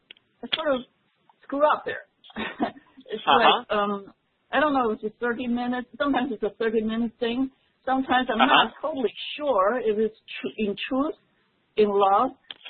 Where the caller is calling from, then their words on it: Taiwan; I'm actually calling from Taiwan.